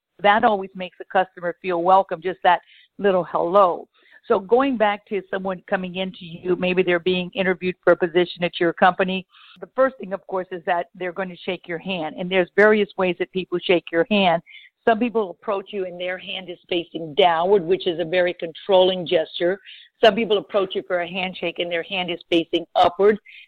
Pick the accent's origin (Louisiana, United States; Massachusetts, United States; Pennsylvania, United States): Louisiana, United States; and I am from Louisiana, so I went to college there, university there, and then ended up teaching at that university.